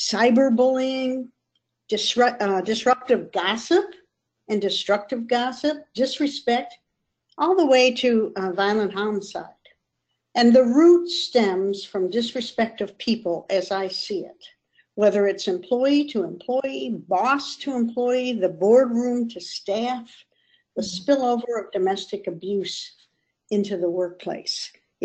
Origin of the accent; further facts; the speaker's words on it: New York, United States; I just would like to kind of share that I grew up in Western New York within the shadow of some of the greats like Susan B. Anthony and Katie Elizabeth Stanton.